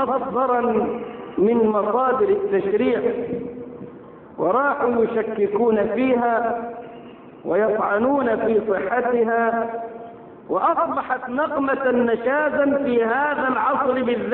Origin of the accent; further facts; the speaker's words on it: Egypt; تنشر في بلدنا مصر